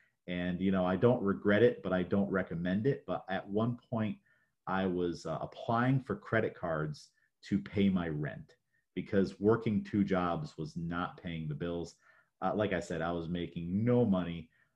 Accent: Afton, New York, United States; now in Binghamton, United States; because originally I'm from Afton, New York, which is very much a small country town.

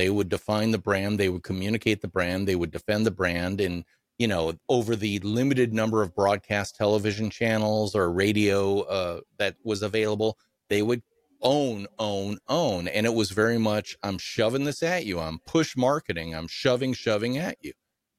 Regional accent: Wisconsin, United States; I grew up here in Wisconsin.

